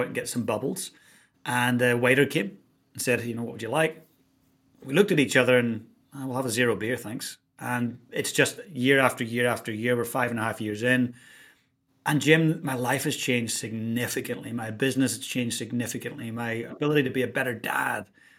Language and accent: English; Northern Ireland, United Kingdom; It's kind of weird talking to an Irishman who doesn't drink, right? So I grew up in Northern Ireland and was drinking from about the age of 13, 14.